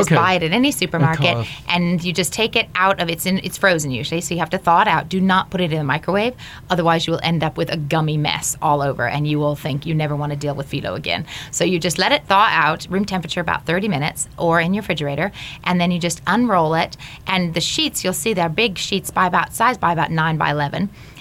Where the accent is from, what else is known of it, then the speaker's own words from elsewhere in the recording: California, United States; also born or lived in Pennsylvania, United States / Minnesota, United States / Chicago, United States; I was born in California.